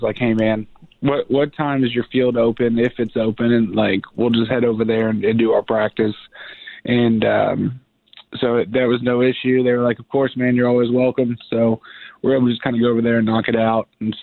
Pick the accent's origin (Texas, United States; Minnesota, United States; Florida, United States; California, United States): Florida, United States; Oviedo; So I'm from Oviedo, Florida.